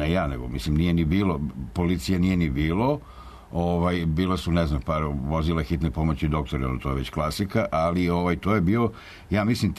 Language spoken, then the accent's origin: Serbian; Serbia